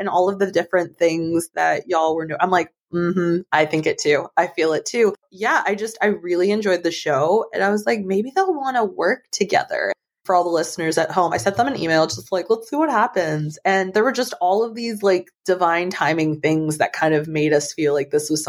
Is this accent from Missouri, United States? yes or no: yes; St. Louis, Missouri, United States; I'm from the St. Louis area and the area code here is 314.